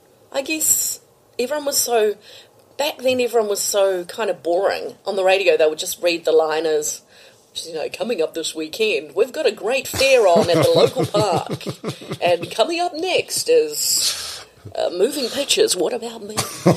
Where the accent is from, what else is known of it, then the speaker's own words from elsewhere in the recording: Australia; now in New Zealand; Sorry, I'm burping because I'm from Australia.